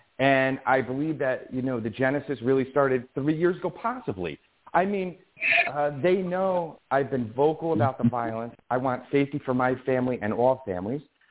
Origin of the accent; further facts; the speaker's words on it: Colonie, New York, United States; also born or lived in Albany; So I was conceived in Albany, and then when my mother was pregnant with me, we moved to Colony, and then I've worked, you know, in Albany